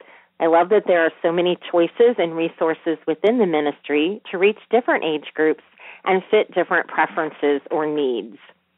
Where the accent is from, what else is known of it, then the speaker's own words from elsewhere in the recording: Vandalia, Ohio, United States; from Vandalia, Ohio, and I'm a Revive Our Hearts monthly partner.